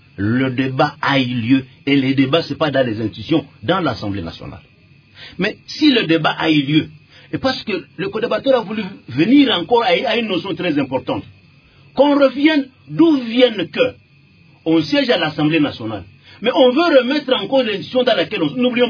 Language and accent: French; Bukavu, South Kivu, DR Congo; Moi, je viens de Bukavu.